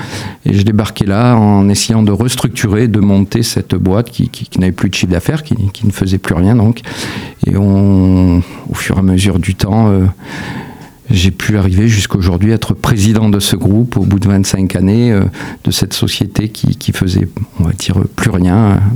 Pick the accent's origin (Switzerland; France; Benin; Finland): France; Mussidan, Nouvelle-Aquitaine; Oui, je suis né à Mussidan et j'ai vécu une trentaine d'années à Jumiac-le-Grand.